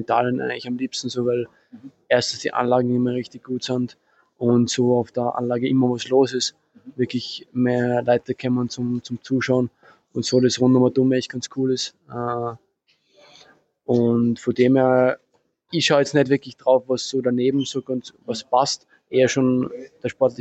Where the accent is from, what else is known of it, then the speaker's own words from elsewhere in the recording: Austria; da wo ich aufgewachsen bin, immer das Tennisbild in Österreich.